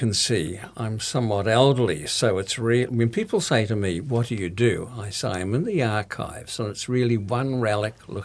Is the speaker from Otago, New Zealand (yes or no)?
no; Pahiatua, Wellington, New Zealand; born there; also born or lived in Invercargill; No, I was born down in the Wairarapa, Paiatua.